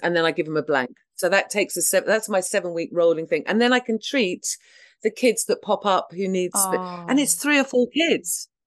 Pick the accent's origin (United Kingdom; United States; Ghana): United Kingdom; I'm British.